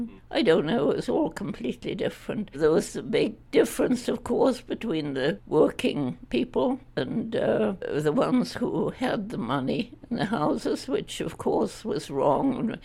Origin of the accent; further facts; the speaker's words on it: Yorkshire and the Humber, United Kingdom; I grew up in Yorkshire, north of England.